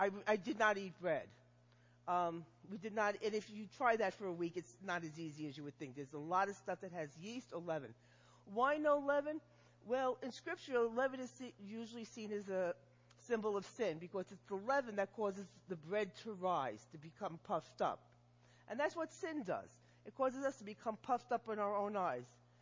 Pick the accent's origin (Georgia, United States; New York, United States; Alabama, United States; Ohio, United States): New York, United States; So I can come here from New York with my accent, never having been near an aircon in my life